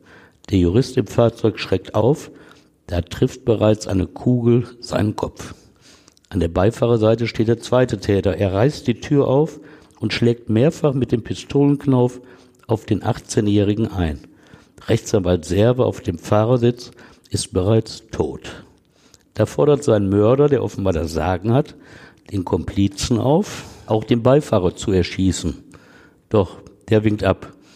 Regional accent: Essen, North Rhine-Westphalia, Germany; In meiner Heimatstadt Essen hat es mal eine Serie von Frauenmorden und Vergewaltigungen gegeben

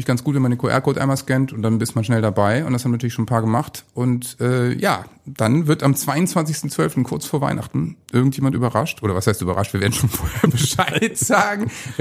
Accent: Bremen, Germany; ich bin natürlich in Bremen aufgewachsen, da sozialisiert.

